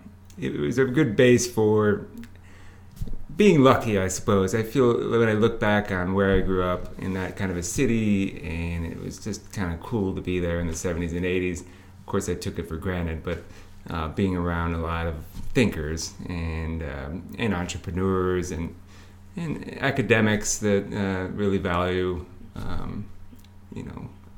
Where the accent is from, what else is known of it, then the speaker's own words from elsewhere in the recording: Ann Arbor, Michigan, United States; I grew up in Ann Arbor, Michigan. As a university city, you know, I had a lot of, I was around a lot of higher education.